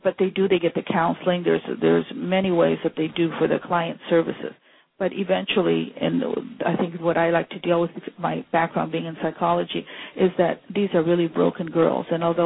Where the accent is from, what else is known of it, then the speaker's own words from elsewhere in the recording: Ecuador; English is a second language; And you know, of course, since I'm from Ecuador and I was talking to them